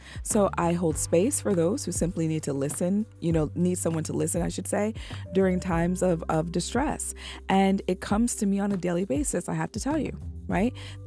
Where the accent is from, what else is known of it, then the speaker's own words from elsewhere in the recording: New York, United States; last week we had an earthquake that was felt here in the state of New York, which is my home state, yep, the Empire State.